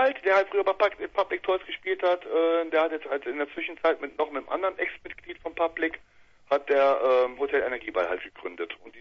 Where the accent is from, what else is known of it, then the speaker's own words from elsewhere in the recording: Düsseldorf, North Rhine-Westphalia, Germany; Ja, richtig, wir sind aus Düsseldorf.